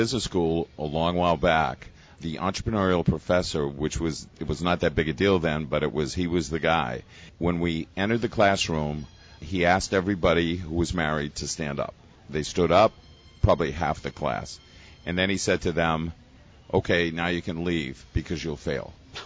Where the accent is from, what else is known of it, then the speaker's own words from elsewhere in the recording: Maine, United States; I grew up in Maine, went to public schools